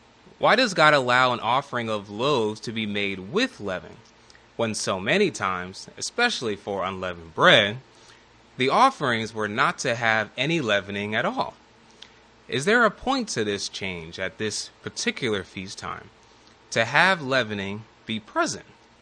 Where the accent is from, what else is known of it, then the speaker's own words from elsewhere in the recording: New Jersey, United States; Now, growing up in New Jersey, the most famous places to go for school trips were found in the closest major metropolitan area, Philadelphia.